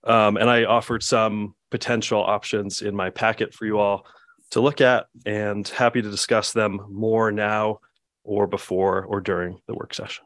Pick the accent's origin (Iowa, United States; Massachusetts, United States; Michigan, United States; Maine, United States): Maine, United States; Portland; from Portland